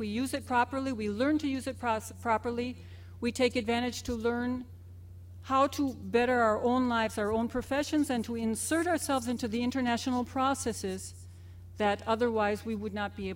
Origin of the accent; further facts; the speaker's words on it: Venezuela; English is a second language; I am a strong advocate of education because I come from Venezuela.